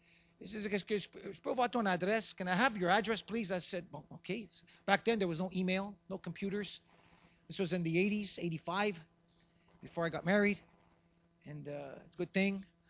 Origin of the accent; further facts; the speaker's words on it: Montreal, Quebec, Canada; I said, I'm from Canada. I'm from Montreal.